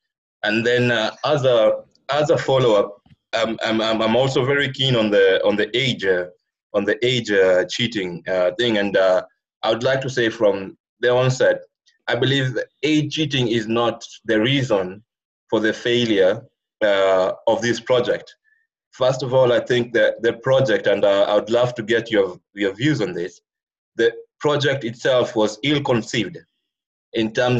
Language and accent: English; Nairobi, Kenya; now in Geneva, Switzerland; currently based in Geneva, but I'm from Kenya originally, born and raised in Nairobi.